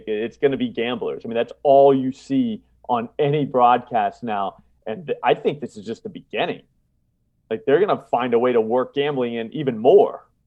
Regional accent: Florida, United States; moved away as an adult; I'm from Florida, and I've only been up here since 2008

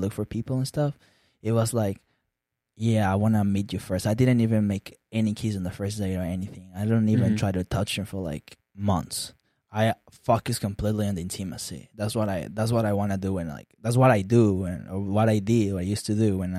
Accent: Peru; English is a second language; and I'm from Peru. So, like, when I was here, like, I used to do live stream here and join the Peruvian ones

